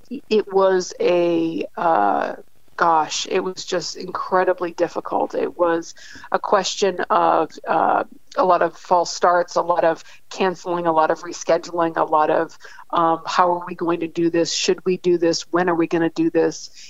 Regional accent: Lakeville, Massachusetts, United States; So I grew up in Lakeville, Massachusetts. It's a tiny town between 40 minutes south of Boston.

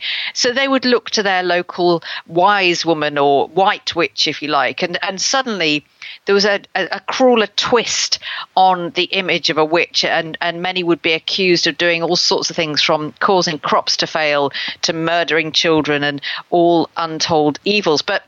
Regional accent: Lincoln, East Midlands, United Kingdom; And I knew of the Flower Women's case because they were hanged in Lincoln, and that's my hometown.

